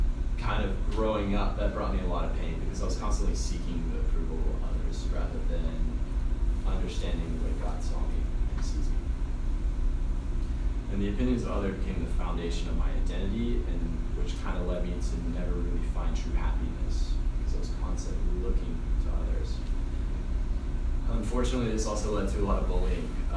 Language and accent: English; South Carolina, United States; moved away as an adult; now in North Carolina, United States; So I grew up in North Carolina, or South Carolina. I moved to North Carolina when I was 18, so Carolina boy at heart.